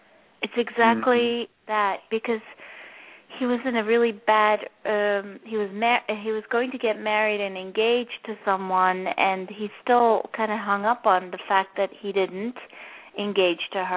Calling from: New York, United States; I'm calling from New York.

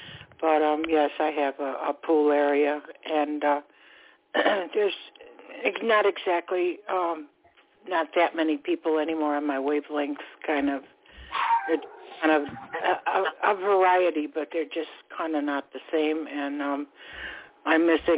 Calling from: Florida, United States; Calling from Florida.

